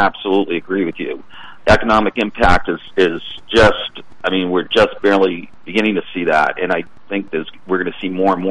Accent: Boston, Massachusetts, United States; I grew up in the Boston area. I know that the hospitals there are very busy.

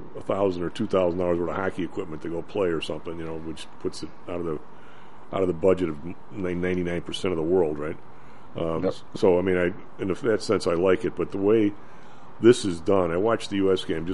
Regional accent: Ireland; So if two white teams are playing and somebody lobs out, since I'm Irish, somebody lobs out, you dumb Mick

